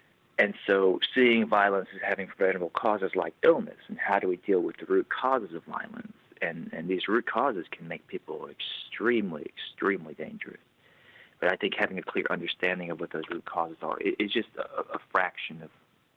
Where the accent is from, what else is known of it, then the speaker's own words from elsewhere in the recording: Alabama, United States; I grew up in Alabama. And my mother's Korean. My father's half white, half black.